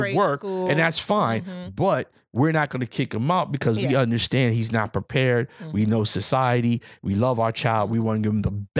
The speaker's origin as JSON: {"language": "English", "town": "Bronx", "region": "New York", "country": "United States", "tie": "born or raised there", "said": "I was raised in the Bronx, New York, in a different environment."}